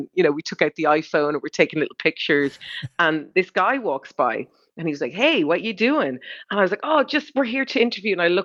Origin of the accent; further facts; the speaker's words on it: Ireland; And only us being Irish, we walked past security and walked right off to where Richard's